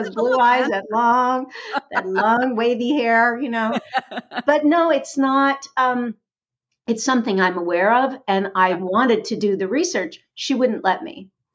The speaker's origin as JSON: {"language": "English", "town": "Beverly Hills", "region": "California", "country": "United States", "tie": "born or raised there", "said": "I went to bat mitzvahs and bar mitzvahs when I was growing up in Beverly Hills"}